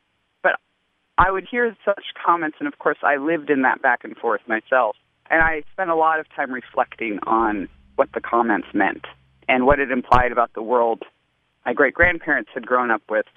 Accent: Alaska, United States; moved away; Yeah, so I grew up in Alaska, and really wine hasn't been coming into the state at a higher level of quality until probably the last decade. I don't live there now

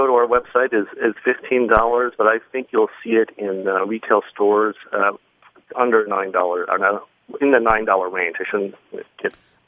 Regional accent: New York, United States; also born or lived in California; No, I'm a native New Yorker.

